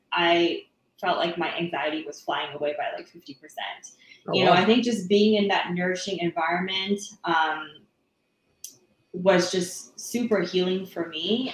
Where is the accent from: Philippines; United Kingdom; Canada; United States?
Canada; being a Canadian